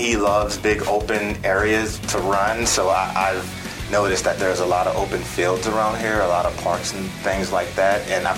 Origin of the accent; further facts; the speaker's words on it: New Orleans, Louisiana, United States; it was kind of a struggle growing up in New Orleans. I really wanted to get out of my environment